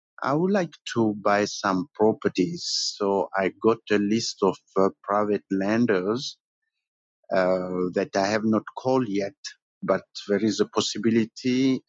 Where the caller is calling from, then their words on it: Kingsburg, New Jersey, United States; I'm calling from Kingsburg, New Jersey.